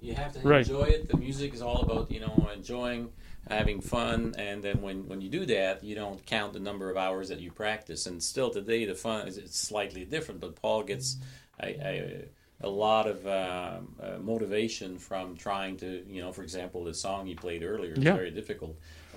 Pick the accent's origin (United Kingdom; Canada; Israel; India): Canada; Montreal, Quebec; born there; I was born in Montreal.